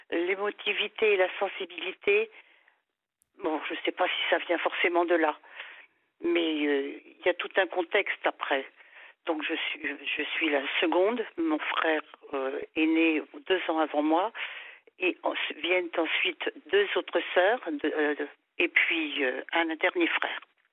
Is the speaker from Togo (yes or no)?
no; Montpellier, Occitanie, France; born there; Et je suis née donc à Montpellier